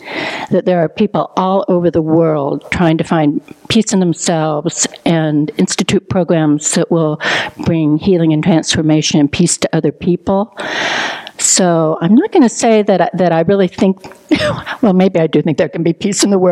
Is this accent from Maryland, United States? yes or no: no; Florida, United States; So when people would learn that I was from Florida, they would want to know more about FCM